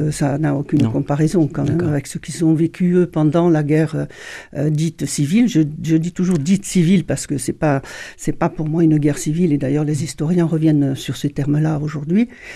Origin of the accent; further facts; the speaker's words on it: Morocco; Moi, je suis née au Maroc et j'ai vécu vraiment dans un cocon.